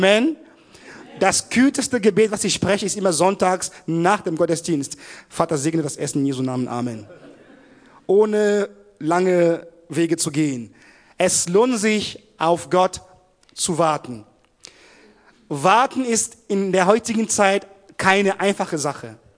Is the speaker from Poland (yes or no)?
no; Cameroon; Ich stelle mich nochmal kurz vor. Ich komme ursprünglich aus Kamerun, wie viele von euch hier.